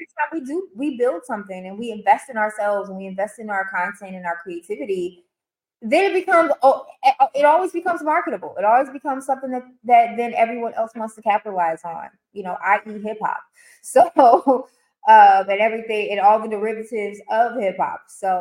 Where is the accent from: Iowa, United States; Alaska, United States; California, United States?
California, United States; Oakland; And when I think about the influence that growing up in Oakland has had on me